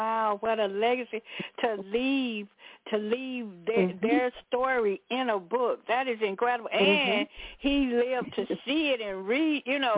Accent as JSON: {"language": "English", "region": "Deep South", "country": "United States", "said": "Now, I come from the Deep South, and back in the day when your parents passed away and you had to go live with family"}